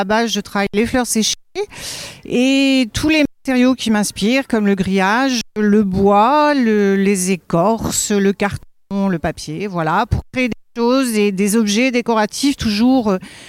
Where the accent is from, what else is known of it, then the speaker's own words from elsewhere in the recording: Lugos, Nouvelle-Aquitaine, France; Alors, je suis de Lugo